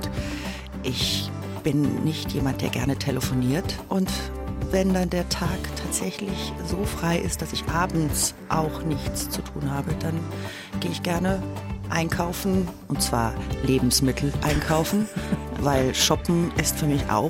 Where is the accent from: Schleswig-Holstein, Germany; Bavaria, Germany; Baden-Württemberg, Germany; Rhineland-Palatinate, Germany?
Baden-Württemberg, Germany; Baden-Baden; also born or lived in Karlsruhe; Nur geboren.